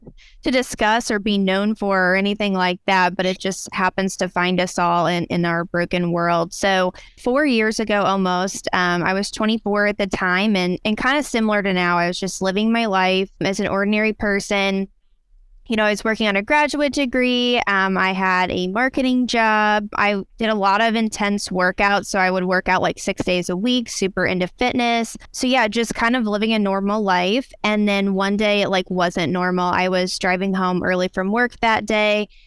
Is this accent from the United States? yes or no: yes; Peoria, Illinois, United States; now in Nashville, United States; So I'm originally from Peoria, Illinois. We are known for Fulton J. Sheen's hometown and being Caterpillar's kind of former headquarters.